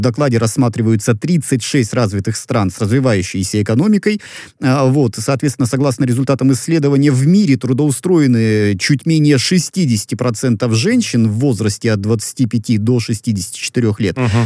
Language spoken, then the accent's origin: Russian; Irkutsk, Irkutsk Oblast, Russia; а по сути я родом из Иркутска, я это могу подтвердить